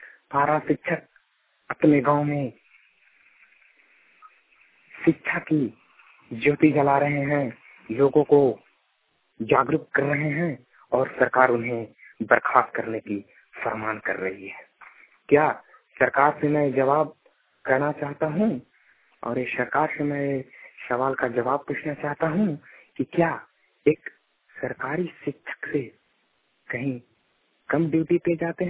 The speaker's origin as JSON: {"language": "Hindi", "town": "Pandepura", "region": "Jharkhand", "country": "India", "said": "ग्राम पांडेपुरा, थाना हंटरगंज, जिला चतरा, झारखंड का निवासी हूँ।"}